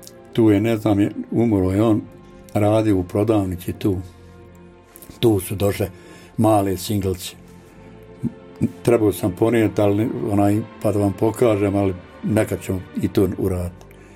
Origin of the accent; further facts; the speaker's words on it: Brčko, Brčko District, Bosnia & Herzegovina; also born or lived in United States; ja sam iz Brčkog. I ne bježim od svog Brčkog. Bez obzira da sam, ja sam bio u Americi pa se vratio u svoj Brčkog prije 20 godina.